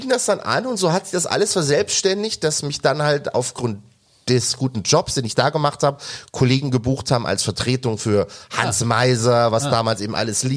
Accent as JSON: {"language": "German", "region": "Bavaria", "country": "Germany", "said": "Ich komme vom Dorf, aus Bayern. Da ist nicht viel mit Fernsehen."}